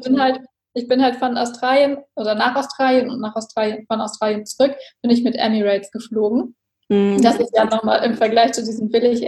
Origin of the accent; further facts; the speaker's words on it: Hamburg, Germany; also ich komme aus der Nähe von Hamburg